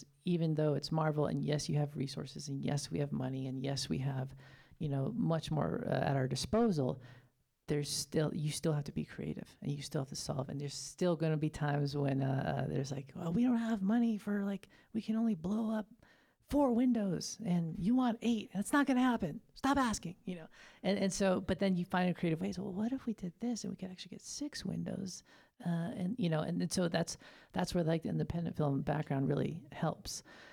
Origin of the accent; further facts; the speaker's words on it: Gallup, New Mexico, United States; I am Navajo and Scottish, and I'm from Gallup, New Mexico, about 2.5 hours, 3 hours from here, born and raised.